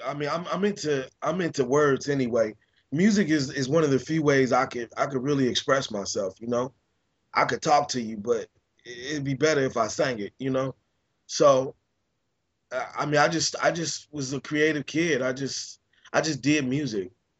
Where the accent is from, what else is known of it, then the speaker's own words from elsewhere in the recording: Chicago, Illinois, United States; also born or lived in New York; now in Los Angeles, United States; and I was in New York for 4 or 5 years during that time. And then I came to LA, and I'm originally from Chicago.